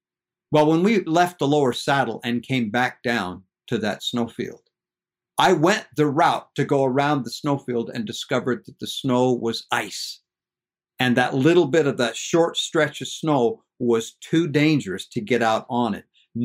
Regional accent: Idaho, United States; I grew up in the Salmon River country in the Lemhi Valley up in Idaho. My dad was a ranch hand and a ranch manager.

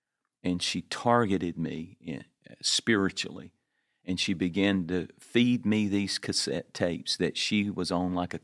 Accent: North Carolina, United States; I was from North Carolina, from Eastern North Carolina.

